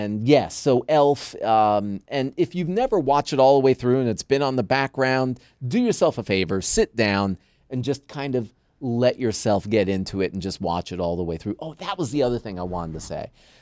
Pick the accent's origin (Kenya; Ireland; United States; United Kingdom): United States; New York; even though I was born in New York. I partially grew up in New York.